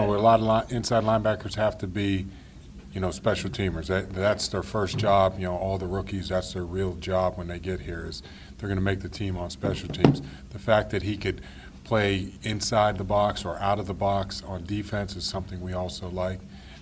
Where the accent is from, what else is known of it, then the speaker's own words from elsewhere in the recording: Ohio, United States; I'm from Ohio